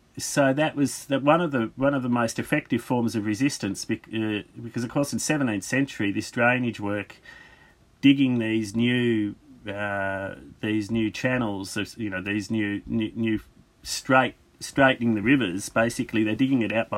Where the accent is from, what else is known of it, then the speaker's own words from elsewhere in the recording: Australia; But I'm an Australian historian. I mean, I've studied the frontier in Australia.